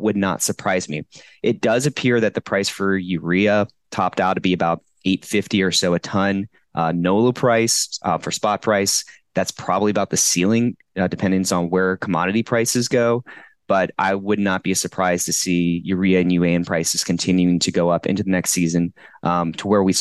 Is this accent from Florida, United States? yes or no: yes; Plant City, Florida, United States; winter strawberries that are coming out of Plant City, my hometown.